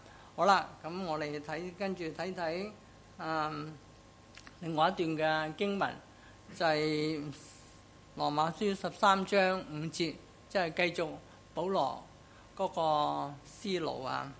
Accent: China; 同我哋中國人或者甚至西方人個良心有少少唔同啊。

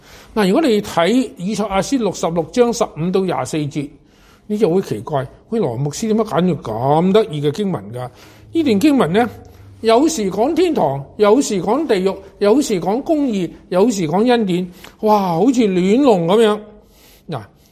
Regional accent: Hong Kong; 好高兴今日翻翻嚟我嘅故乡啊！灵泉系我嘅母堂

